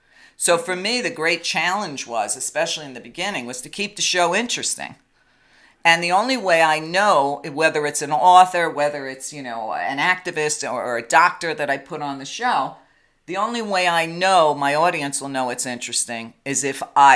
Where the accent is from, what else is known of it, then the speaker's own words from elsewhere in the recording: Brooklyn, New York, United States; I'm from Brooklyn and I am Italian.